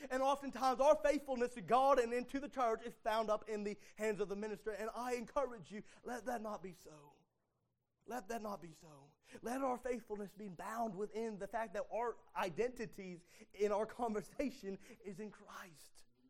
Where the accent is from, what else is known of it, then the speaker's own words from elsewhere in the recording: United States; born there; Well, I'm born in America, you identify me as an American.